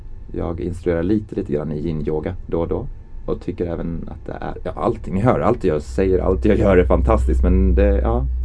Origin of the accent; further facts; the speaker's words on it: Skövde, Västra Götaland County, Sweden; born there; now in Stockholm, Sweden; jag har en finsk mamma och en rysk pappa. Men jag är född i Sverige, i Skövde. Så ja, Skövde är väl egentligen hemma, men jag bor i Stockholm. Jag har bott här i 15-16 år